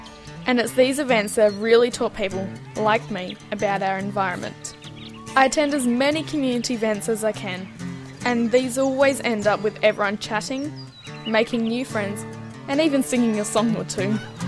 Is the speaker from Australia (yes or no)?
yes; Australia; in 2009 I was selected to go to Copenhagen as an Australian representative for the Bright Green Youth Conference. My local community chipped in with grants and donations to fly me to Denmark.